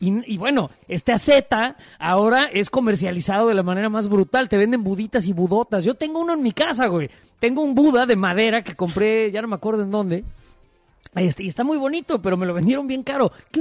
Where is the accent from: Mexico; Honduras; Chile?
Mexico; a mí, que soy un ateo, a mí me representa la Virgen de Guadalupe, nada más como ícono mexicano.